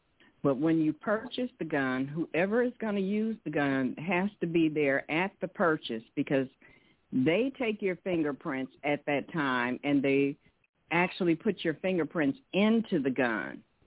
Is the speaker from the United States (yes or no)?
yes; Detroit, Michigan, United States; from Detroit.